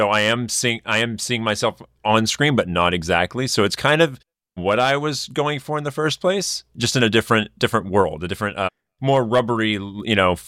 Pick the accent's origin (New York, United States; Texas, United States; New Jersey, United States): Texas, United States; now in Los Angeles, United States; Yeah, so I'm originally from Texas. I grew up in a theater background and I wanted to do voiceover. Voiceover was my main goal for the industry. So I moved to LA, went to film school, got a job in radio.